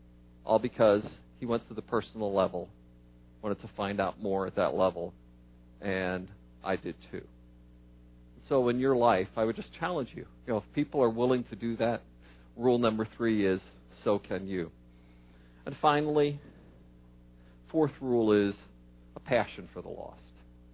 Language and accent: English; Pennsylvania, United States; Go Eagles. Go Steelers. I'm from Pennsylvania. That's my hometown, right?